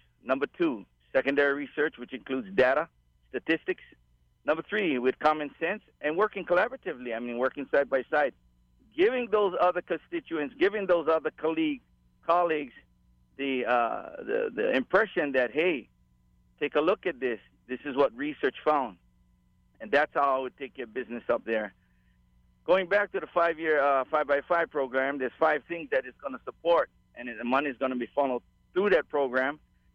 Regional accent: Hawaii, United States; I mean, you know, I'm from the Aloha State. I know how to work together. We struggled in Hawaii. We came through.

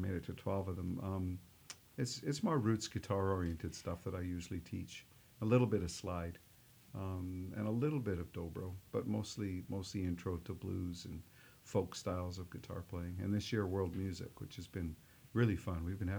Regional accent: Canada; And I'm a Canadian, so I don't really come from a country where we have our own musics.

